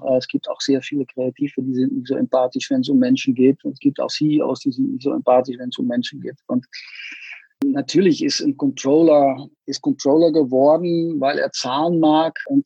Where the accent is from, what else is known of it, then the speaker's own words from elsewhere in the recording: Netherlands; German is a second language; ich bin Holländer und jetzt seit mehreren Monaten bei BBDO Group als CFO.